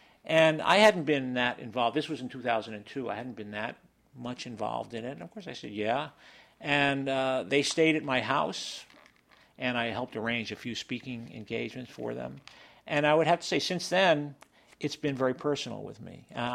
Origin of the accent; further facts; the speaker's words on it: New York City, New York, United States; now in Dorchester, United States; Well, I live in Dorchester. I was born and raised in New York City.